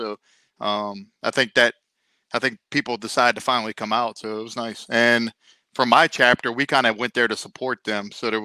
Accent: New Orleans, Louisiana, United States; I grew up right outside New Orleans, Louisiana, down the bayou.

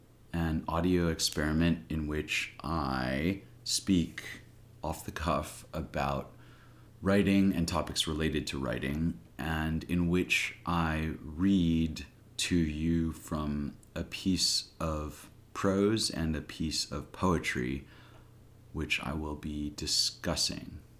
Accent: United States; now in Britain; As an American in Britain, I never quite know whether I'm supposed to say Z or Z anymore.

